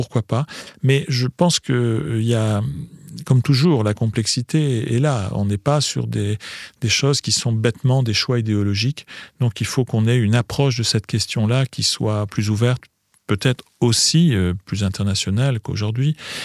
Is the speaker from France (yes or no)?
yes; France; comme on est français, on va s'auto-dénigrer